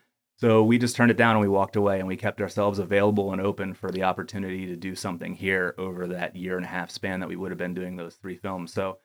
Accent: Harrisburg, Pennsylvania, United States; When I was 12 years old, I grew up outside of Harrisburg, Pennsylvania.

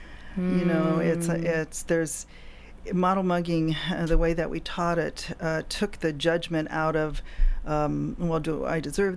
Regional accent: California, United States; also born or lived in Ohio; I am from California and for a number of years lived with my mom and her family in Ohio and wanted to come back to California.

